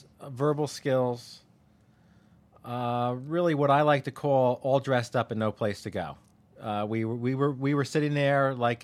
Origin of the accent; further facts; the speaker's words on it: Tinton Falls, New Jersey, United States; Yes, Tinton Falls, New Jersey.